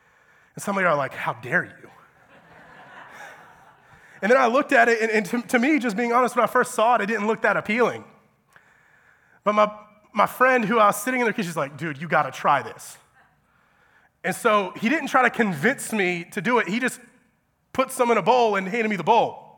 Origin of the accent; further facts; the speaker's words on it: Georgia, United States; I'm from Georgia, okay? So this isn't a thing there.